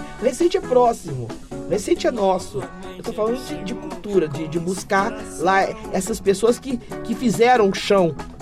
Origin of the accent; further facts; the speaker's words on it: Brazil; Mas como a gente é brasileiro e tem uma coisa natural da cultura